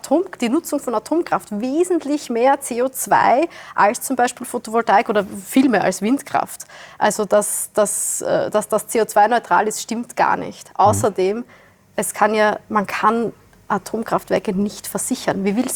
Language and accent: German; Wiener Neustadt, Lower Austria, Austria; Ich komme aus Wiener Neustadt, südlich von Wien.